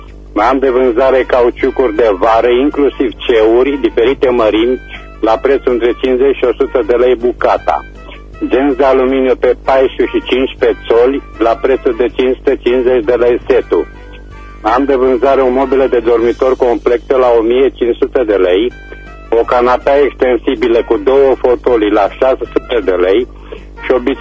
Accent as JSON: {"language": "Romanian", "town": "Reșița", "region": "Caraș-Severin", "country": "Romania", "said": "sunt din Reșița"}